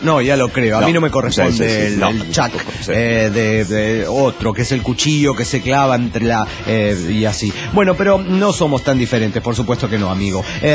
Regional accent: Mexico City, Mexico; Soy del DF

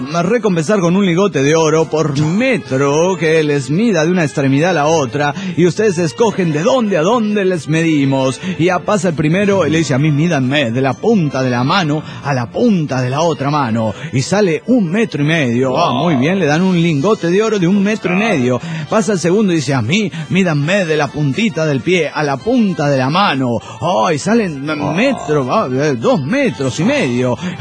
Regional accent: San Luis, Argentina; Hola, ¿cómo están? … de San Luis, Argentina.

